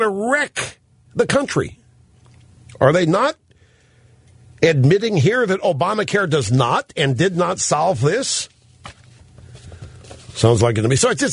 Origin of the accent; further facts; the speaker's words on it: Cape Girardeau, Missouri, United States; You know, I grew up in Cape Girardeau, Missouri.